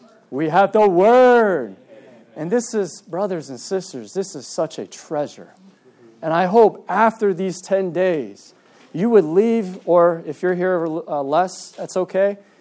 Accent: Piscataway, New Jersey, United States; okay, and I am from Piscataway, New Jersey.

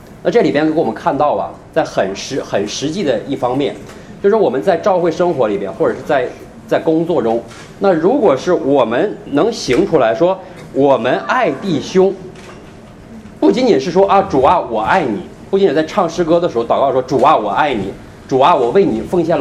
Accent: China; 因为我从大陆过来的嘛，我对这个历史比较了解

